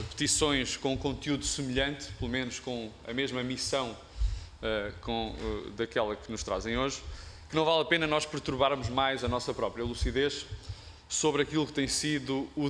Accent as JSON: {"language": "Portuguese", "region": "Coimbra", "country": "Portugal", "said": "Sobre Coimbra, eu também sou de Coimbra"}